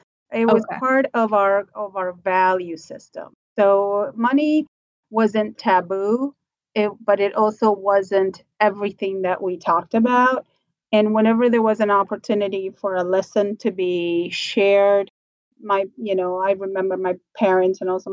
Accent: Buenos Aires, Argentina; So I was born in Argentina, from Buenos Aires originally.

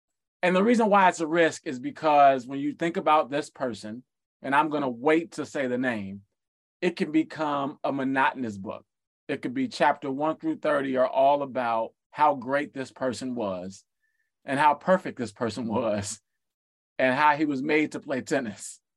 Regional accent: Chicago, Illinois, United States; I think that, you know, in my era, I grew up in Chicago

